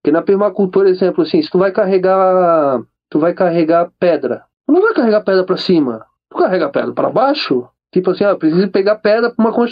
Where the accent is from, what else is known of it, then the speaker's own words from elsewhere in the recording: Florianópolis, Santa Catarina, Brazil; now in Praia Grande, Brazil; eu sou de Floripa, né? Manezinho da ilha desde 1700, descendente dos primeiros açorianos que pisaram.